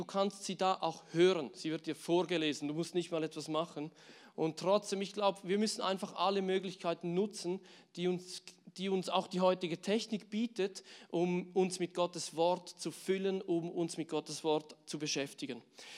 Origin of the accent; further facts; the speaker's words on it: Switzerland; Wir sind Schweizer